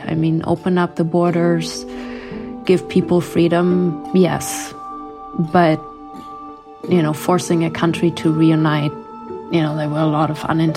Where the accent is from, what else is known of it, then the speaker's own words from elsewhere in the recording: Greifswald, Mecklenburg-Vorpommern, Germany; now in Monterey, United States; I grew up in Greifswald in East Germany, and I currently live in Monterey, California. I was 10 years old when the wall came down.